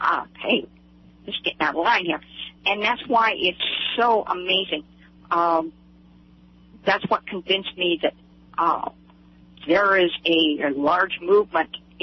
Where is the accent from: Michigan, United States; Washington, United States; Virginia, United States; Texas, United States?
Washington, United States; Seattle; I was raised in Seattle, so I'm not used to all that dry.